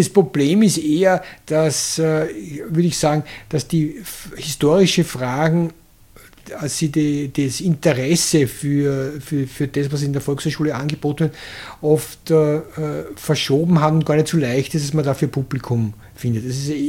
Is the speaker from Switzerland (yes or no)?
no; Krems, Lower Austria, Austria; born there; ich bin Historiker, habe meine Doktorarbeit geschrieben, also ich bin in Krems geboren